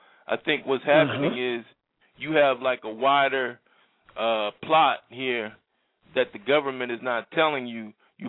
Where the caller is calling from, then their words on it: Philadelphia, Pennsylvania, United States; Yeah, I'm calling from Philadelphia. Sometimes I don't call in because I have an ethnic sounding voice